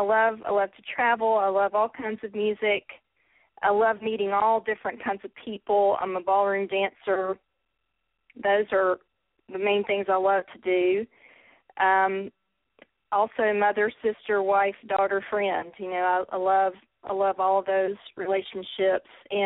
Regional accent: the South, United States; accent: Southern; now in Nashville, United States; Well, I'm definitely a Southern Belle. You can tell from my accent. I love living in the South. I'm in the Mid-South now in Nashville, but it's definitely still the South.

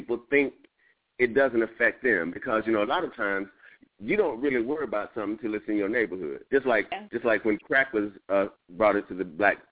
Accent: Dallas, Texas, United States; most of the schools in Dallas, I'm originally from Dallas, most schools in Dallas had male principals.

